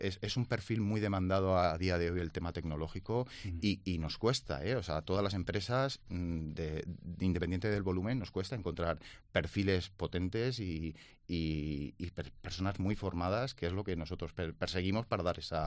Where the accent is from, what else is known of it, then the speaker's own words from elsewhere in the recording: Alicante, Valencian Community, Spain; Yo soy de Alicante y creo que es muy necesario que haya networking en Alicante